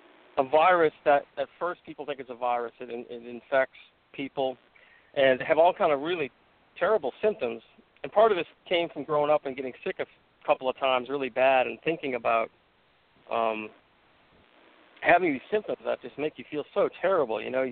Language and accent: English; New Orleans, Louisiana, United States; I was inspired by growing up in New Orleans, going to Mardi Gras